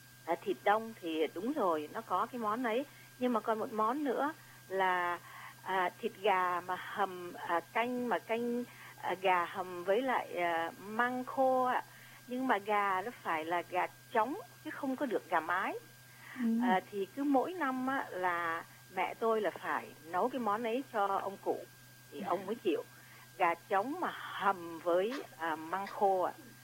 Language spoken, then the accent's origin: Vietnamese; Northern Vietnam, Vietnam; Thì tôi cũng là người Bắc.